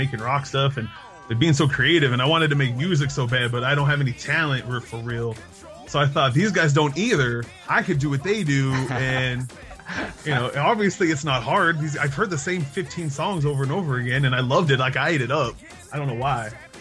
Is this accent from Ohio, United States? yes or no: no; Washington, United States; It's very farmy, lots of farms, so much farm. But so, yeah, it's kind of like, yeah, I'm from Seattle. I'm from that state, but I mean, I'm not really Seattle because it's like a 5-hour drive from where I'm at.